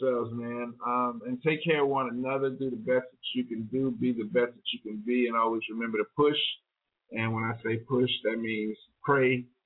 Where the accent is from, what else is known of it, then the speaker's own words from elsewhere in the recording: Chatham, Virginia, United States; I always get a lot of support from my hometown in Chatham, Virginia, Danville, Virginia, that area, man.